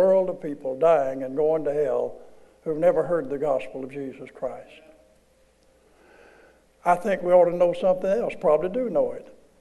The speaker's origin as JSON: {"language": "English", "region": "Arkansas", "country": "United States", "tie": "born there", "said": "I was born in Arkansas. Give me a break."}